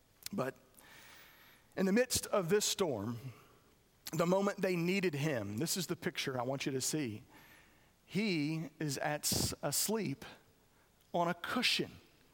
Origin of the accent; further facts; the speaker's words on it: Merritt Island, Florida, United States; Now, being from Florida, I grew up around boats. I grew up on Merritt Island.